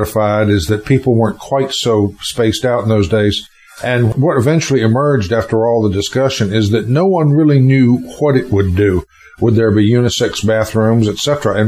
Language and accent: English; North Carolina, United States; In my home state of North Carolina, both were illegal.